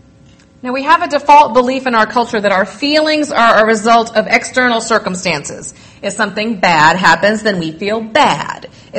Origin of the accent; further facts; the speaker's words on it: Massachusetts, United States; now in Rogue Valley, United States; Does this make sense here in the Rogue Valley? I'm from Massachusetts, where everybody gets this example.